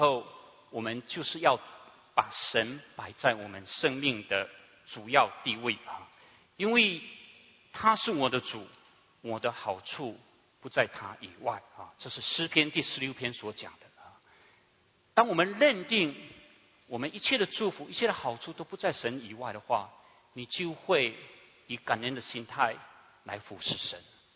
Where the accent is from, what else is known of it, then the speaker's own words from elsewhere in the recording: China; 所以我们中国人很孝敬父母亲啊